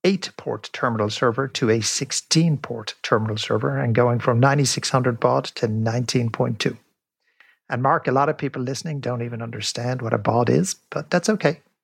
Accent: Dublin, Leinster, Ireland; Yeah, I'm an Irish guy. I grew up in Dublin

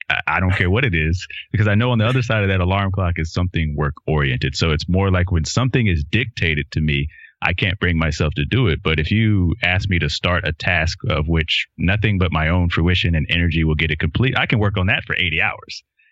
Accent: Texas, United States; I can relate to that, good, better, and different growing up in Texas.

